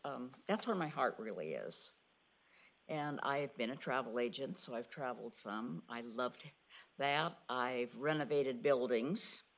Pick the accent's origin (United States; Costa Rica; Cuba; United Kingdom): United States; Hermiston, Oregon; also born or lived in Portland; I was born in Portland, raised in Hermiston in eastern Oregon, exposed to the radiation and so forth and so on.